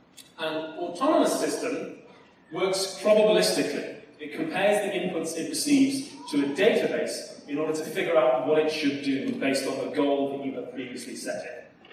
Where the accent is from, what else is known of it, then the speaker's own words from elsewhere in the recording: England, United Kingdom; I'm English.